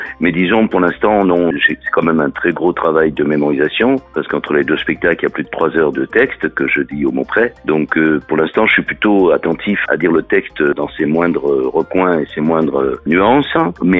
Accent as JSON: {"language": "French", "town": "Marseille", "region": "Provence-Alpes-Côte d'Azur", "country": "France", "said": "Oh oui, parce que je suis marseillais"}